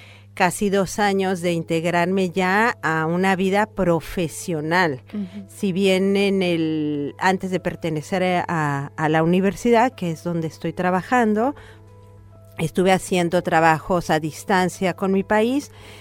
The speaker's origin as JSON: {"language": "Spanish", "country": "Mexico", "moved": "as an adult", "lives_now": "Río Gallegos, Argentina", "said": "yo vengo de México y la causa por la que vine acá fue porque, bueno, mi pareja es argentino, radica acá en Río Gallegos, en la Patagonia."}